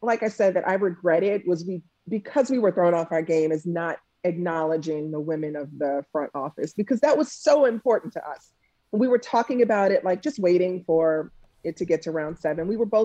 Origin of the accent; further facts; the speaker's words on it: New Orleans, Louisiana, United States; little girls, including in my hometown in New Orleans, who are watching this and might see themselves in me